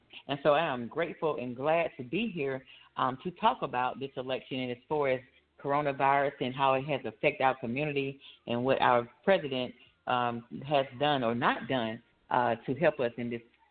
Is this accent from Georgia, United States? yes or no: yes; Atlanta, Georgia, United States; now in Valdosta, United States; I live in a good old town of Valdosta, Georgia. I'm originally from Atlanta, by way of DeKalb County, Decatur, Towers High School, and so that's where I started, that's where I got my roots. I'm a Grady baby.